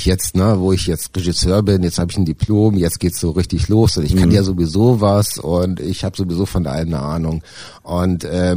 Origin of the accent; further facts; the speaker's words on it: Kiel, Schleswig-Holstein, Germany; Ich komme ursprünglich aus Kiel